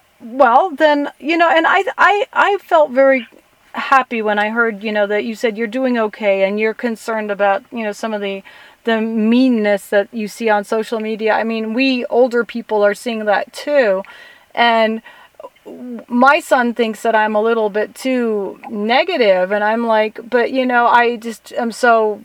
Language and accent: English; Germany; also born or lived in France; yeah, I was born in France and grew up in Germany.